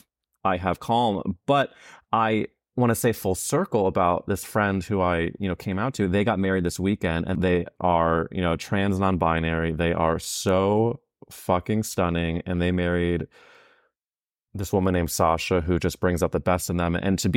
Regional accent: St. Louis, Missouri, United States; I'm from St. Louis, where there's an area called Forest Park, and there are these fountains that we would hang out at night.

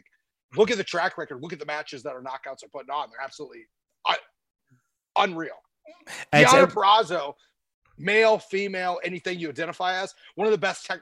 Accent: Ohio, United States; I was a WCW kid where I grew up in Ohio

